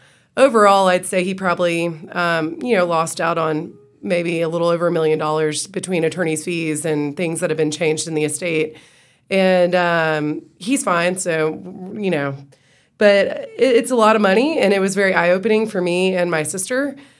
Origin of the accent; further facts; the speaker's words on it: Athens, Georgia, United States; also born or lived in Atlanta; So I'm actually from Athens, born and raised, one of the few that's still here, went all the way through Clark County Schools, Clark Central, graduated in 06